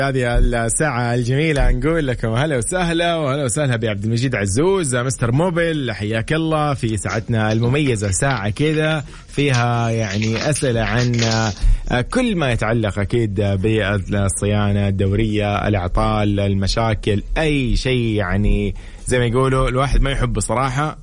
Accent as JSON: {"language": "Arabic", "country": "Saudi Arabia", "said": "أوكي في أماكن عندنا في السعودية فيها ثلج"}